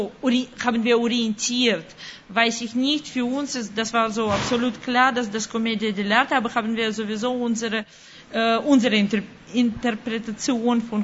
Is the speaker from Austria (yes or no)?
no; Moscow, Russia; German is a second language; wir sind Modedesignerinnen. So, wir sind in Moskau geboren worden und danach in Moskau ein Studium gemacht.